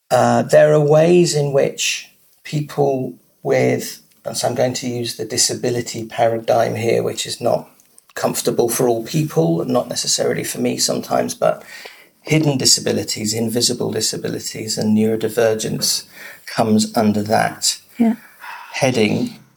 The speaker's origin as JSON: {"language": "English", "region": "London", "country": "United Kingdom", "said": "And I live and I'm from London in England."}